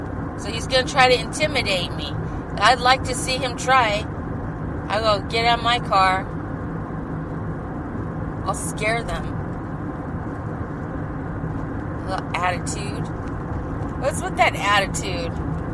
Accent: United States; I'll come out, and I'll let them know I'm American, man.

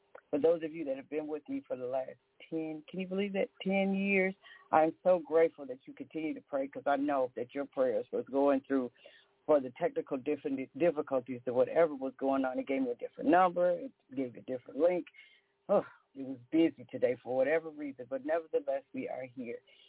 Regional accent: Minnesota, United States; Over the weekend, I had the blessing to able to go to my hometown, Minnesota.

